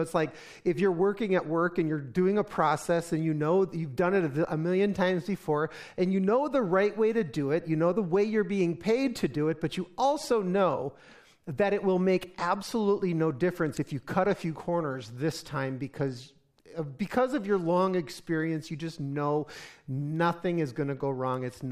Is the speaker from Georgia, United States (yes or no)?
no; North Dakota, United States; you guys know I'm from North Dakota, right? And North Dakota is known for a lot of things, but it's not known for crowds.